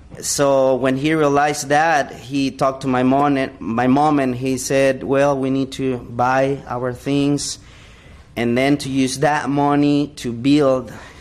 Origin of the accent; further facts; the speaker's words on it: Francisco Morazán, Honduras; first language Spanish; English is a second language; We are in Honduras. I grew up in the capital city in Honduras